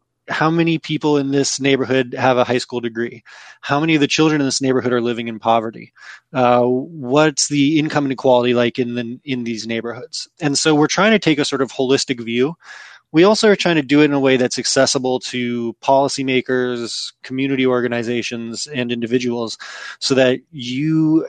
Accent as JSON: {"language": "English", "region": "California", "country": "United States", "lives_now": "New York, United States", "said": "And so I'm from California and live in New York, and I don't know enough about Eau Claire or any of the other cities on the dashboard"}